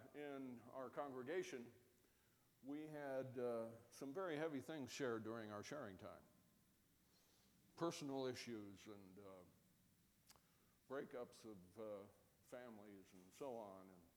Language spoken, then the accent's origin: English; Germany; I grew up in Germany